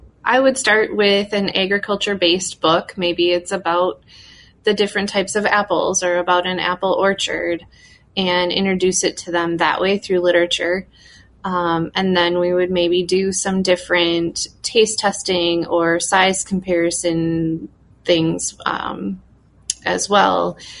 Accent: Lake City, Minnesota, United States; I am from Lake City, Minnesota, and I teach kindergarten here in the classroom.

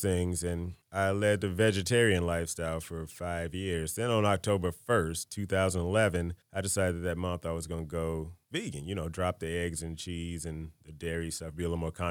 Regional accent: East St. Louis, Illinois, United States; So originally, you know, I'm from East St. Louis, Illinois. I'm a Midwestern meat and potato kind of guy, you know, my whole life. I moved out here to AZ in mid-2000, so it was 2005

